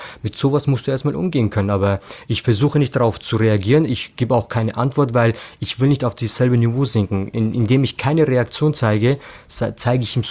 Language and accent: German; Bavaria, Germany; Ich bin ein in Deutschland groß gewordener Junge, ich bin gebürtiger Oberpfälzer.